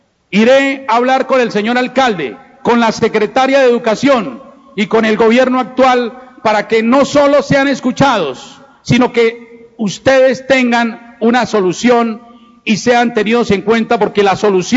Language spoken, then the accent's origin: Spanish; Bucaramanga, Santander, Colombia; born there; un sector tan querido por quienes nacimos en Bucaramanga.